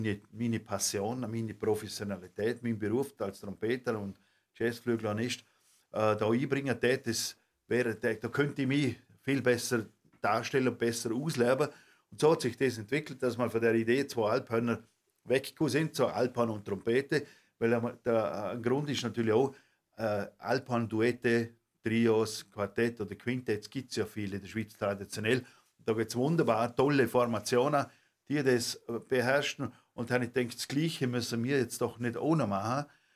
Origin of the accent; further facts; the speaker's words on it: Austria; wenn ich das gleich beantworten dürfte als Österreicher